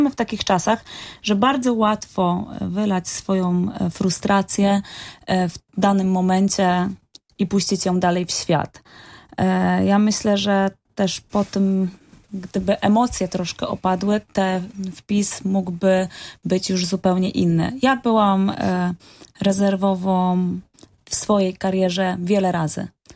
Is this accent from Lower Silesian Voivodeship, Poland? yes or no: no; Bydgoszcz, Kuyavian-Pomeranian Voivodeship, Poland; że jestem z Bydgoszczy